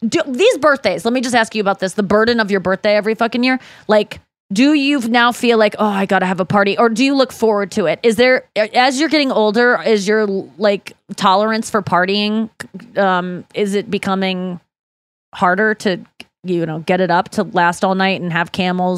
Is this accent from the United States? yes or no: yes; St. Louis, Missouri, United States; I'm from St. Louis. Yeah, yeah. Grew up here since I was 6.